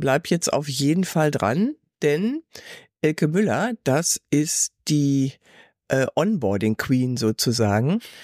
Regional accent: North Rhine-Westphalia, Germany; ich komme ja aus dem Ruhrgebiet

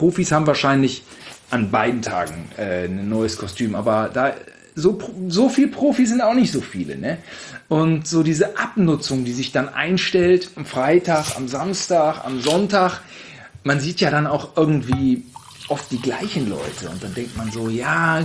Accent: Gütersloh, North Rhine-Westphalia, Germany; Ein Kinderkarneval bei uns in Gütersloh.

